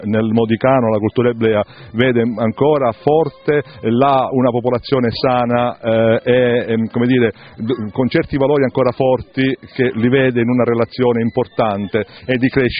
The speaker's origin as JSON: {"language": "Italian", "town": "Rosolini", "region": "Sicily", "country": "Italy", "tie": "born or raised there", "said": "la terza avrà Rossolini, anche giusto che il mio paese in qualche modo venga citato."}